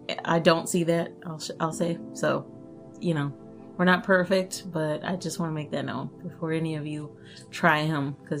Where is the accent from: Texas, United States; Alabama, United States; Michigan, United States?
Texas, United States; Oak Cliff; Eric is from Compton, if you guys don't remember, and I am from Oak Cliff.